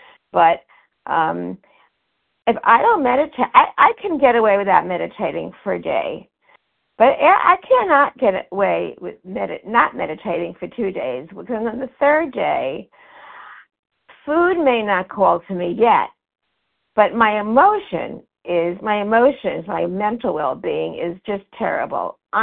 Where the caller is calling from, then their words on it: Florida, United States; calling from Florida.